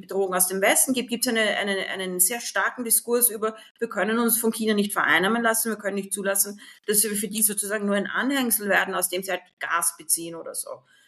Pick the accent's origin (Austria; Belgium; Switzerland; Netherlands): Austria; Ich bin Österreicherin